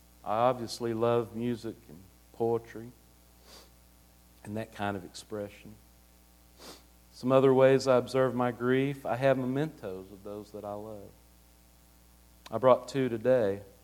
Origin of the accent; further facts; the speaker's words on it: Oklahoma, United States; I grew up in Oklahoma.